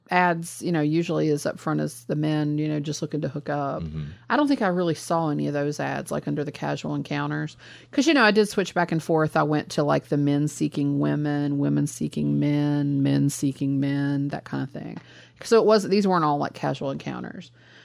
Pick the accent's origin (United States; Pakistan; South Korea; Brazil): United States; Los Angeles, California; I'm from Los Angeles, but I know Boston pretty well.